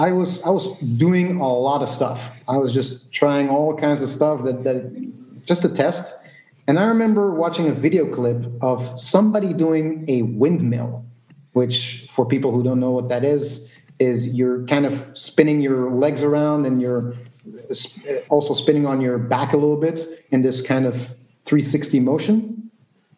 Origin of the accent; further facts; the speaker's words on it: Belgium; I come from Belgium, which is a rich country.